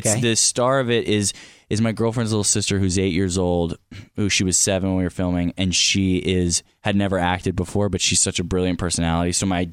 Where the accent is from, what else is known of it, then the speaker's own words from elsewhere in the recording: New York City, New York, United States; New York City. So, yeah, downtown by Washington Square Park is where we grew up.